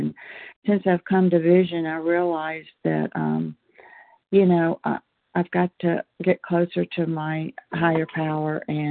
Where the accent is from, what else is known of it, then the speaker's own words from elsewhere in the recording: Louisiana, United States; Oh, Louisiana.